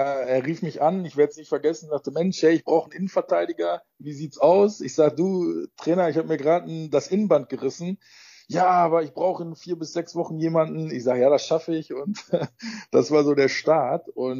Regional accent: Germany; born there; Ich bin in Deutschland auch am Meer geboren.

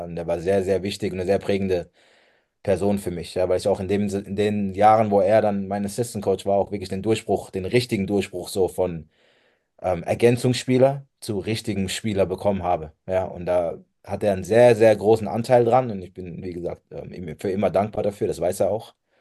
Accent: Speyer, Rhineland-Palatinate, Germany; Und der ist bei uns in Speyer sehr, sehr prägende Figur gewesen, sehr, sehr wichtiger Trainer und war auch für mich mein erster Jugendtrainer.

